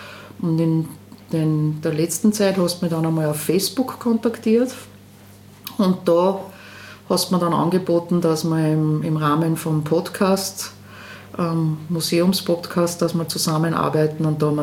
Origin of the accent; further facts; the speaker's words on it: Linz, Upper Austria, Austria; bin geboren in Linz und aufgewachsen in Linz, Stahlstadtkind. Und bin dann nach Salzburg gegangen, habe dort Publizistik und Politikwissenschaft studiert.